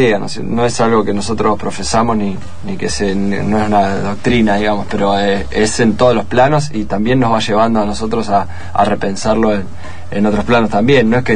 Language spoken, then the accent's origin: Spanish; Necochea, Buenos Aires Province, Argentina; nosotros somos de Necochea y arrancamos desde ese lugar.